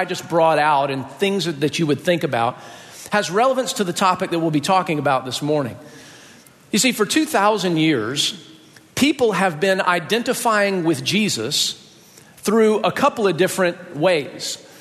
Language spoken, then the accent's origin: English; Athens, Georgia, United States; born there; I was born in Athens. My dad was a student in Athens.